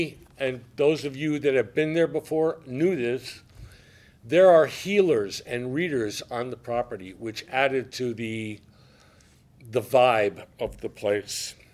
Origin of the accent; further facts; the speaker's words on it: New England, United States; I grew up in New England